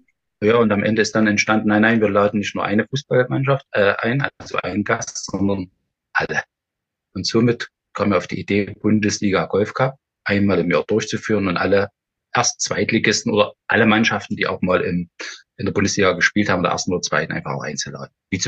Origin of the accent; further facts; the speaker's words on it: Saxony, Germany; Das war im Erzgebirge, genau, das war bei uns im Erzgebirge.